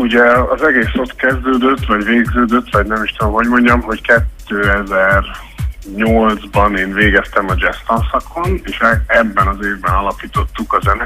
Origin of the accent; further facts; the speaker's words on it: Budapest, Hungary; Hát budapestiek vagyunk mindannyian, vagy legalábbis itt él most már mindenki.